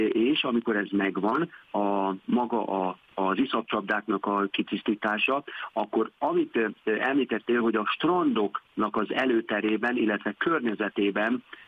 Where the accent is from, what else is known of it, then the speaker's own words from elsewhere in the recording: Lake Balaton, Hungary; én ugye ide születtem a Balatonra, és mindig mondom, hogy balatoni gyereknek lenni, vagy Balatont választani otthonának